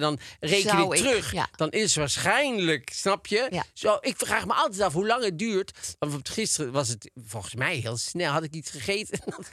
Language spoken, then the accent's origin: Dutch; Tilburg, North Brabant, Netherlands; born there; maar daarnaast in Tilburg, waar ik geboren ben.